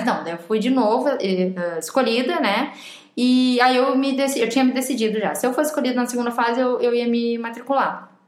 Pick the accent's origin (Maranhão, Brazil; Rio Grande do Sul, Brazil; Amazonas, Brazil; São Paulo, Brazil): Rio Grande do Sul, Brazil; now in Coimbra, Portugal; É, porque lembrando, nós duas somos gaúchas